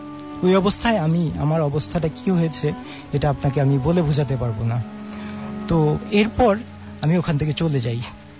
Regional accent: Rampura, Dhaka Division, Bangladesh; High listener … … Rampura Banasree থেকে।

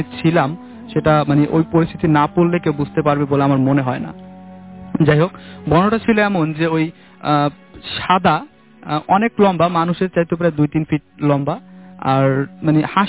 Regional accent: Rajoir, Dhaka Division, Bangladesh; আমি মাদারীপুর জেলার রাজৈর উপজেলা থেকে এসেছি।

